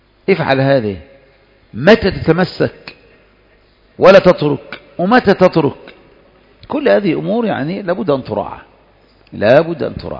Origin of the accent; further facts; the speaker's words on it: Egypt; معلوم أن التسليمة الوحيدة عندنا في مصر يعني صعبة، الناس ما يعتدونها